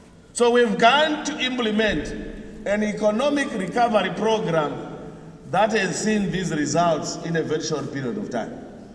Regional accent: Zimbabwe; I'm coming from Zimbabwe

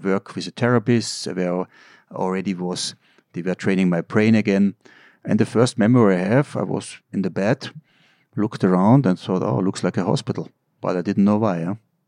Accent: Kufstein, Tyrol, Austria; English is a second language; The next day they told me, I said … I'm 12 years old, I'm from Kufstein in Tirol.

